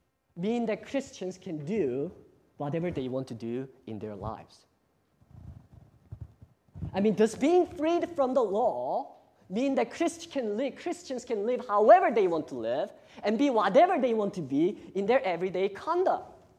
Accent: Cambodia; English is a second language; moved away as an adult; also born or lived in Korea; now in United States; I was born in Korea and raised most of my life in Cambodia as a missionary kid. But I came to the U.S., at the age of 18

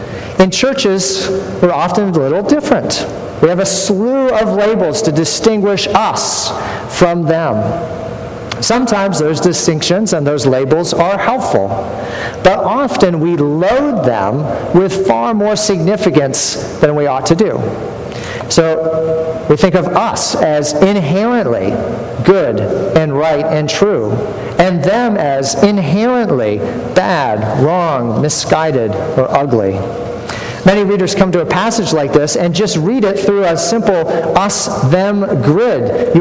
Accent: Maine, United States; In my hometown in rural Maine

